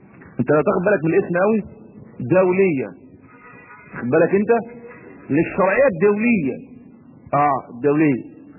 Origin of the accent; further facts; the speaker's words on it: Egypt; عشان يركب عندنا في مصر هنا